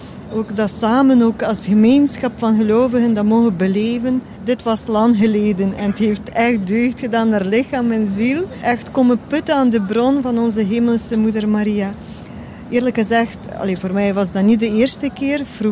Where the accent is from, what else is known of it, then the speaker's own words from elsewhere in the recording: Ukraine; Dutch is a second language; moved away as an adult; now in Belgium; Ik ben inderdaad afkomstig uit Oekraïne. Dus 30 jaar geleden ben ik naar Vlaanderen gekomen. Sinds 1991 woon ik en werk ik intussen in Vlaanderen. Het is mijn tweede thuis alvast.